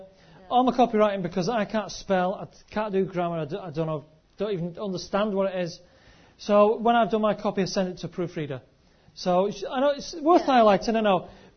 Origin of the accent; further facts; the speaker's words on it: Scotland, United Kingdom; also born or lived in Lancashire; now in England; because I'm talking in an accent, I came from Scotland and I live near Manchester, and I've worked in Lancashire, so there's a bit of a mishmash there.